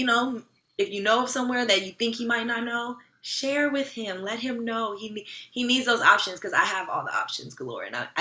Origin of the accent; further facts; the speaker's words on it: California, United States; I'm from California, so you already know. I love Mexican food.